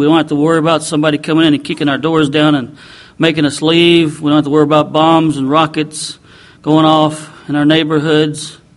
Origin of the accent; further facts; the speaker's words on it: United States; As an American, Father, I ask you, forgive us of our sins.